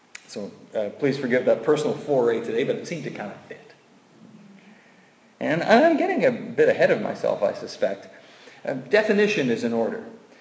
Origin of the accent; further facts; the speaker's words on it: England, United Kingdom; some of it was his particular upbringing. He carried the burdens of us being English.